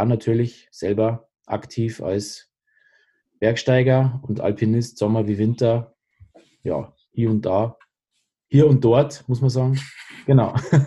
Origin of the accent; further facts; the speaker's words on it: Bavaria, Germany; Ich bin im Allgäu aufgewachsen. Meine Eltern haben sind mit mir ins Allgäu verpflanzt.